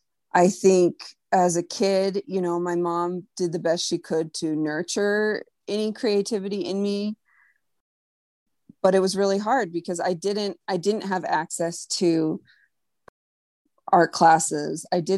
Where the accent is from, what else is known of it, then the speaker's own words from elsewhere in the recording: United States; Your viewers can't see me, but I am Mexican American. So I am a person of mixed ancestry.